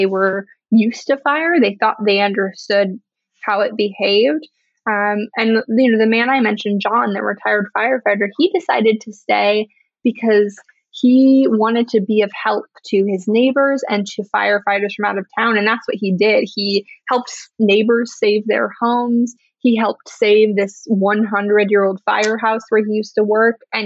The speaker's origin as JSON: {"language": "English", "town": "Chico", "region": "California", "country": "United States", "tie": "born or raised there", "said": "growing up in Chico, I knew that Paradise was this really beautiful place"}